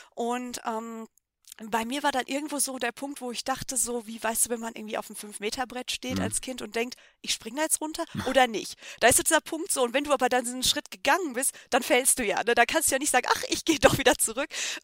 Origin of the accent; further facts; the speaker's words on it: Schwelm, North Rhine-Westphalia, Germany; Also ich komme halt aus der Nähe von Wuppertal, heißt, ich komme aus Schwelm. Das ist halt auch ein ganz kleines Kaff im Endeffekt.